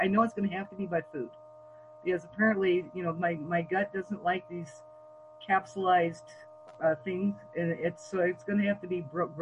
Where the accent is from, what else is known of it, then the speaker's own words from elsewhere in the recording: Hawaii, United States; But I was born and raised in Hawaii, and that was kimchi was in my diet all along.